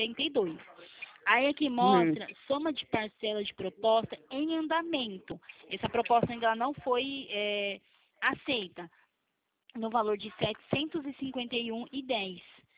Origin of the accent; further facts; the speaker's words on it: Bahia, Brazil; Mas eu sou baiana.